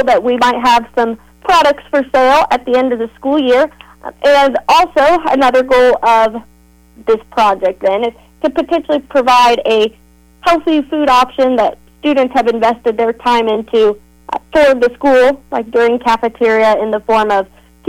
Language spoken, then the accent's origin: English; Rossville, Indiana, United States; I graduated from Rossville, so Clinton County, born and raised, right?